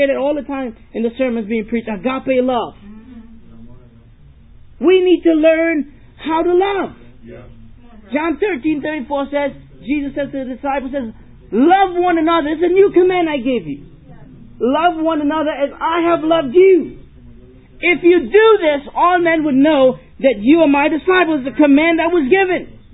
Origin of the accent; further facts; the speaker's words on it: Trinidad & Tobago; also born or lived in Suriname; I am from Trinidad. That's right, baby. Pretty in the house. From the Caribbean, my wife and I, we are been in South America, Suriname, and we started the church and led it there for 8 years.